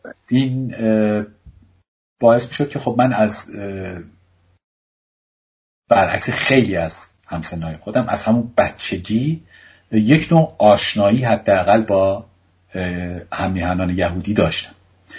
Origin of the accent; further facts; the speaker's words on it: Iran; moved away; تا انقلاب یا حتی تا موقعی که من از ایران اومدم بیرون